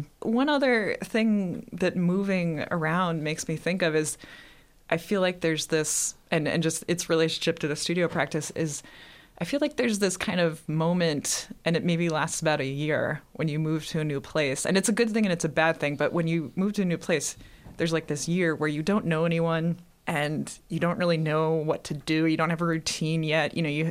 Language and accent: English; New York, United States; So I grew up in New York State, and then I ended up going to Cornell for undergrad